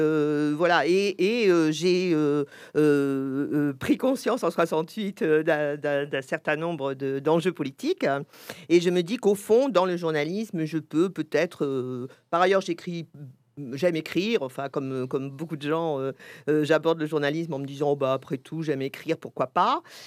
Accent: Paris, Île-de-France, France; puisque moi, je suis parisienne

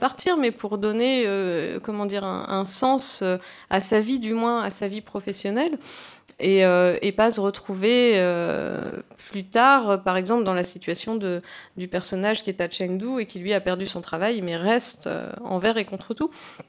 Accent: France; Je ne vais pas du tout essayer de renier le fait que je suis française ou autre. Au contraire, j'en suis absolument fière.

